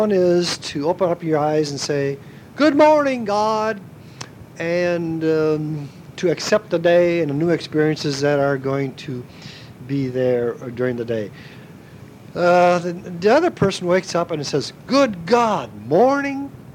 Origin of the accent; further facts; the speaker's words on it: Minnesota, United States; And cockleburrs stuck to my stockings when I was a little boy growing up in Minnesota, too, and I just hated cockleburrs.